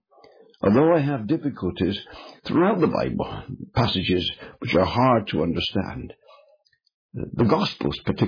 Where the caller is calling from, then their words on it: United Kingdom; I am speaking from the United Kingdom, and just to explain our culture here, because of the link of the state and church, it is by law essential for every school to have a religious assembly.